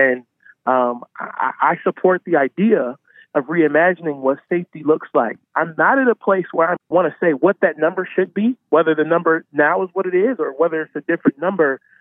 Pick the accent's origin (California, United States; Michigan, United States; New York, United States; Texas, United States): Michigan, United States; Detroit; as a Black man growing up in America, particularly in Michigan, I grew up on the other side of the state, so in Detroit